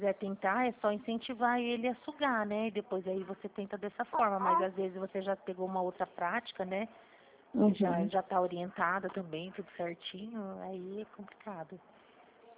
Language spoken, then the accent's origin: Portuguese; São Paulo, Brazil; Eu sou do estado de São Paulo.